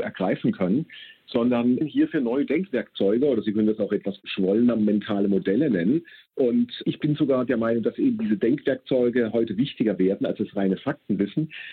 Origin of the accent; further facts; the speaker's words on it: Baden-Württemberg, Germany; Ich komme ja hier aus Baden-Württemberg